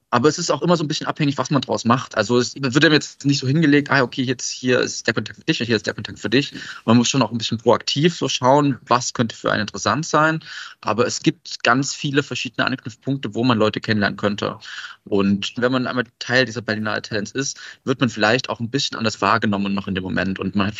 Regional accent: Pirna, Saxony, Germany; Und ich komme aus Pirna, das haben Sie schon gesagt, es ist halt eine kleine Stadt, da gibt es nicht so viel mit Filmen.

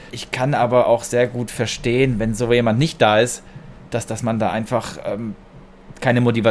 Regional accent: Germany; also born or lived in Poland; Ich bin auch in Polen geboren, bin aber, ich glaube mit knapp 6 Monaten nach Deutschland gekommen, gemeinsam mit meinen Eltern, bin also auch mit Migrationshintergrund, habe zwar die deutsche Sprache natürlich von Kind auf gelernt

